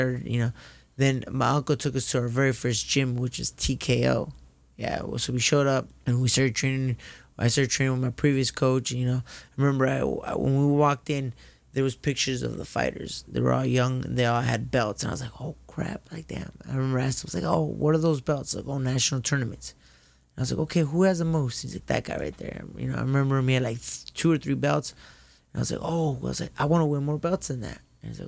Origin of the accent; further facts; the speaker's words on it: Santa Ana, California, United States; You know, growing up in Santa Ana.